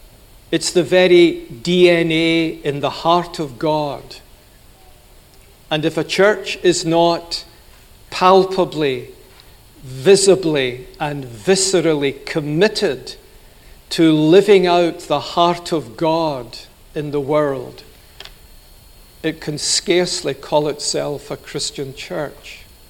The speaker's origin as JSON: {"language": "English", "town": "Glasgow", "region": "Scotland", "country": "United Kingdom", "accent": "educated Glasgow", "said": "My accent's not from China. It's from Scotland. And if you want to be more particular, it's educated Glasgow. not educated Edinburg"}